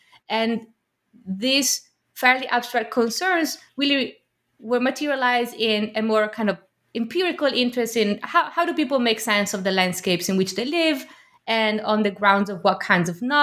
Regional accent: Milan, Lombardy, Italy; We had Turkish neighbors growing up in Milan.

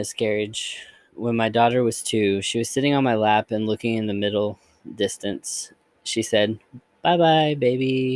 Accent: Philippines; which means grandfather or grandpa in Tagalog. We're Filipino.

